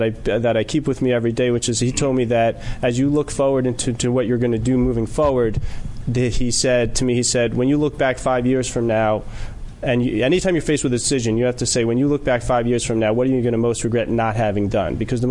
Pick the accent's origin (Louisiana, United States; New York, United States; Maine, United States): New York, United States; Originally from New York.